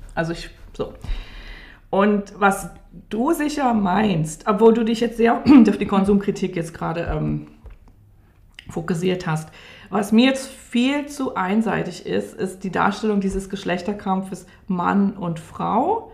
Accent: East Germany, Germany; Ich komme aus der DDR und ich war 9, als die Mauer gefallen ist.

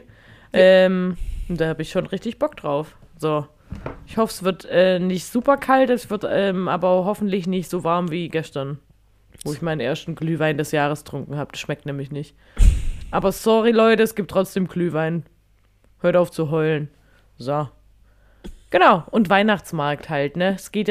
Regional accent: Baden-Württemberg, Germany; aber das ist so eine richtige Beleidigung, die man ernst meint als Schwabe.

